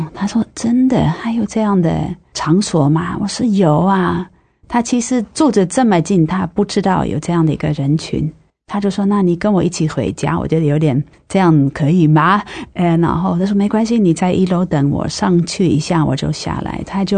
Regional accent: Netherlands; Chinese is a second language; now in Taiwan; 因为我们荷兰人要工作到67岁哈

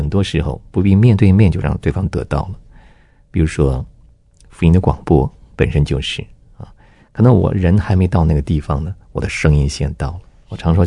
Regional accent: Taiwan; 比如说我是在台湾出生，基本上这是我的成长环境，是我的工作环境，

